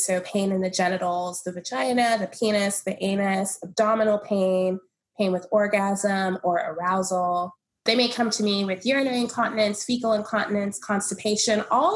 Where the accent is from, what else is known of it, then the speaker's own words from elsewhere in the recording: Dallas, Texas, United States; now in Austin, United States; Well, I live in Austin, Texas. I was born and raised in Dallas, Texas, actually.